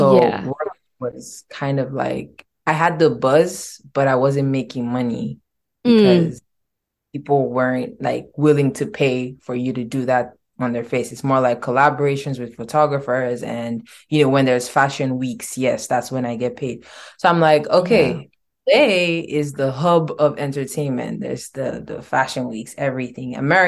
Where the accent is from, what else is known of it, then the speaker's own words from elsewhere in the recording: Nigeria; moved away; also born or lived in Houston, Texas, United States; I was born in Houston, Texas, and I was taken back to Nigeria as a baby because my parents are Nigerians. My whole family is Nigerian.